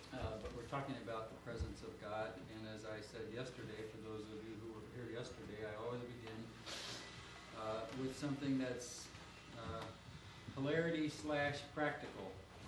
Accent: Valparaiso, Indiana, United States; Once again … from Valparaiso, Indiana

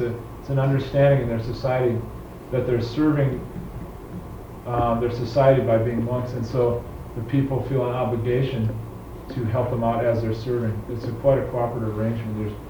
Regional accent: United States; Being an American, I automatically had money, which put me on a fairly high status level.

